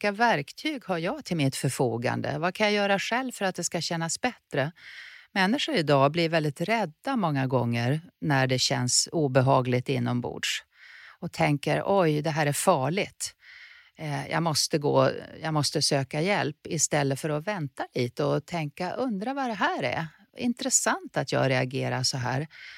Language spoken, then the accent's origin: Swedish; Örnsköldsvik, Västernorrland County, Sweden; Jag är uppväxt i Örnsköldsvik, i en familj som inte hade en akademisk tradition och en ganska jantelagsdominerad miljö där man inte skulle tro att man var något.